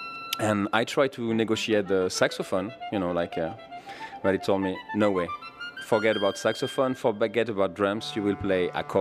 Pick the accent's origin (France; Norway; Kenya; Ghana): France; from France.